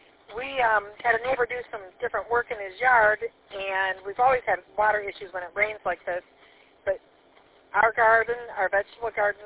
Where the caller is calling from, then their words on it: Davidson, United States; from Davidson. Can you hear me okay?